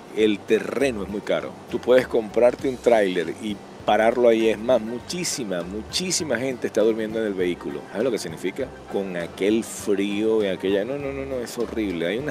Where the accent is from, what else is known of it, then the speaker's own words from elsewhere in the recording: Venezuela; Mire, en mi país, en Venezuela